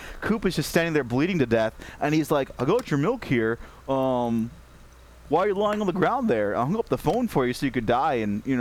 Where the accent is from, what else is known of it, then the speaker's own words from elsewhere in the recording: India; all the slurs point, that can be leveled against them could also be leveled against me as an Indian.